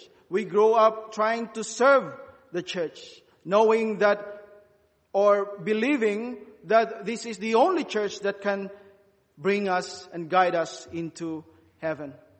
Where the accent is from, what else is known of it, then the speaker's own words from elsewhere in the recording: Philippines; I am a Filipino. I was born into a very devout Roman Catholic family.